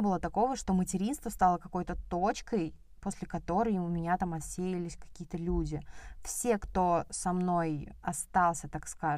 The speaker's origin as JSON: {"language": "Russian", "town": "Ivanteyevka", "region": "Moscow Oblast", "country": "Russia", "tie": "born or raised there", "said": "я переехала из Ивантеевки, из своей, из родного моего города, когда мы с мужем съехались."}